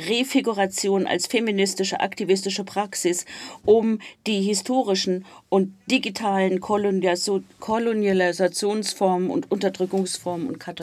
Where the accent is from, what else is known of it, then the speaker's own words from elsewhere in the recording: Iran; Ich bin aufgewachsen im Iran mit diesen alten Mythen, mit all diesen übernatürlichen Geschöpfen.